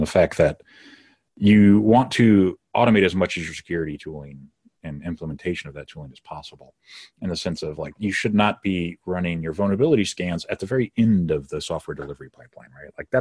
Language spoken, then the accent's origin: English; Detroit, Michigan, United States; You know, I'm from the Detroit metro area.